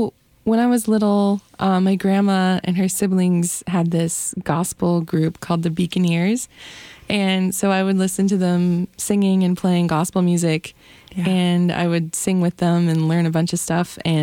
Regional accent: Arizona, United States; now in Minneapolis, United States; Yeah, actually, I am from Arizona. I'm from the Navajo Nation, and my dad's side of the family lives out here.

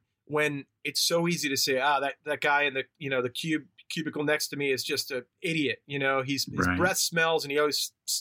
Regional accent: Long Island, New York, United States; accent: New York; I grew up on Long Island, New York. In fact, I used to have a nice thick New York accent, but that's gone away over the years.

